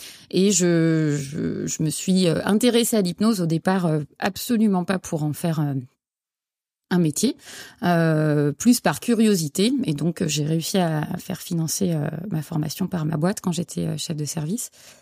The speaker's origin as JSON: {"language": "French", "region": "Auvergne-Rhône-Alpes", "country": "France", "tie": "born or raised there", "said": "J'ai 45 ans. J'ai grandi dans la région lyonnaise et je vis depuis un peu plus de 20 ans maintenant"}